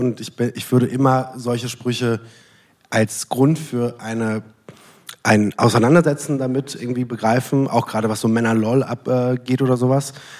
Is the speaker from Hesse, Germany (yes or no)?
yes; Hesse, Germany; Ich bin in Mittelhessen aufgewachsen.